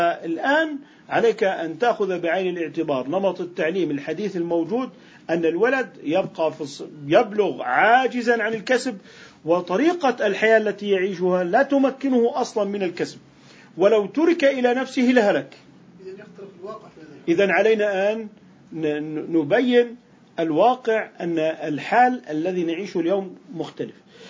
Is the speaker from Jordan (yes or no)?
yes; Jordan; لذلك نعتبر عندنا في الأردن أن الدراسة الجامعية تعتبر من النفقة الواجبة على الأب